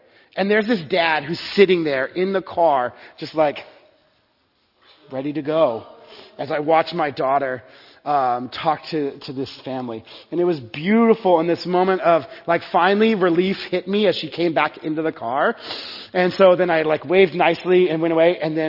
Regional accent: Texas, United States; I grew up in Texas, and kind of a middle-class suburb

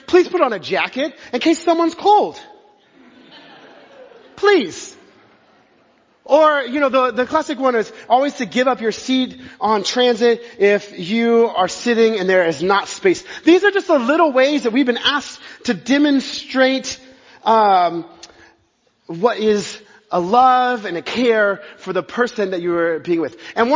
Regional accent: Texas, United States; there's something in the South. I grew up in Texas

